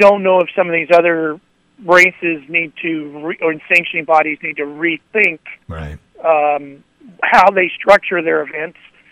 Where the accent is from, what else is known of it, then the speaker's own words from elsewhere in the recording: California, United States; also born or lived in Utica; Yeah, I was born in upstate New York in Utica, but then I was raised in Northern California.